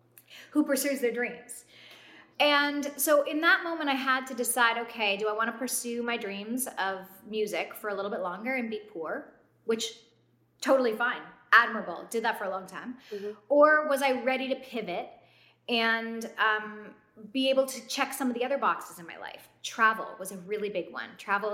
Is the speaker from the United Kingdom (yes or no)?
no; Canada; moved away as an adult; now in United States; I was born in Canada. I was raised in Canada, and I always knew that I wanted to be a country music artist. So at 18, I picked up and left